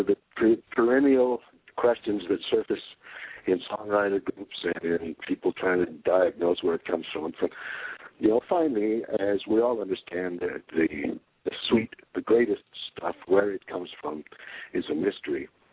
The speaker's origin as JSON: {"language": "English", "region": "Wyoming", "country": "United States", "tie": "born or raised there", "said": "But yeah, I grew up building, I grew up in Wyoming."}